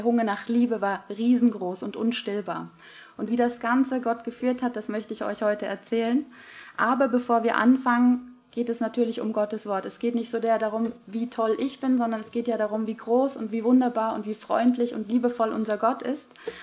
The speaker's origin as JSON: {"language": "German", "region": "Thuringia", "country": "Germany", "tie": "born or raised there", "said": "Ich bin also in Deutschland aufgewachsen."}